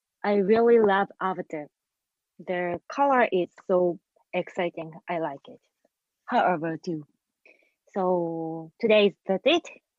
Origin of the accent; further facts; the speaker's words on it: Tottori, Japan; And let me introduce my hometown, Tottori. The place you should visit in Tottori is Misasa Onsen, because the water is so rare.